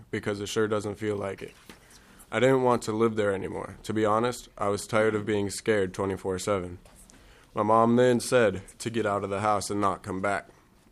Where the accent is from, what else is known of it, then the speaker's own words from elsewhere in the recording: Minneapolis, Minnesota, United States; hello, and thank you, Madam Chair and committee. I'm from Minneapolis, and I'm 18 years old, and this is how I became homeless